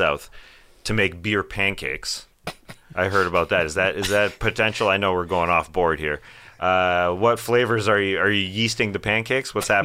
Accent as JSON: {"language": "English", "country": "Canada", "said": "I'm French Canadian."}